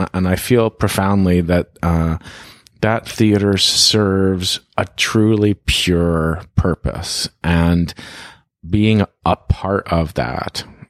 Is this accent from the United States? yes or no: no; Toronto, Ontario, Canada; I grew up in Toronto